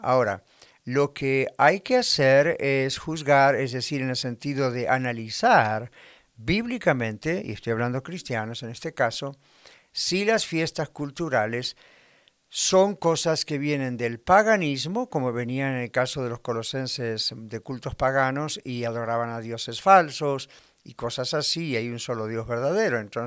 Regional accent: Argentina; yo nací en Argentina y yo recuerdo siendo niño que se celebraban los carnavales

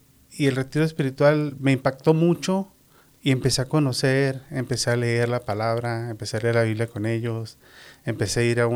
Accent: Guadalajara, Jalisco, Mexico; Mi mamá llegó a la ciudad de Guadalajara, conoció a mi papá, y ahí fue donde empezó la familia. Y yo soy, somos originarios de Guadalajara, Jalisco.

